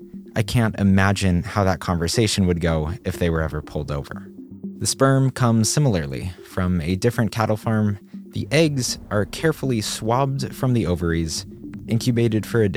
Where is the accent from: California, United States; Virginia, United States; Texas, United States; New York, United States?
California, United States; Despite being a Californian myself, I was anxious to get indoors.